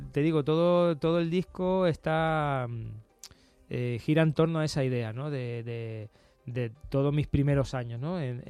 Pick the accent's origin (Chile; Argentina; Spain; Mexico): Spain; Lanzarote, Canary Islands; moved away as an adult; now in Madrid, Spain; me sacas de mi pueblo, de Lanzarote, me plantas en Madrid con 18 años